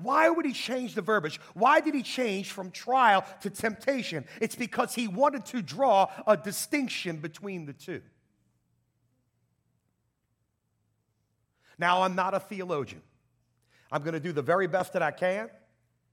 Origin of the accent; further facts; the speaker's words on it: the South, United States; I grew up in the South. I like iced tea.